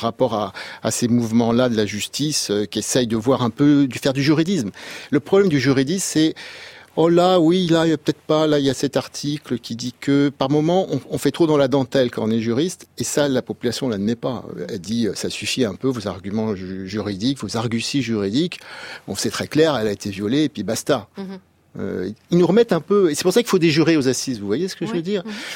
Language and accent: French; France; chez nous, en France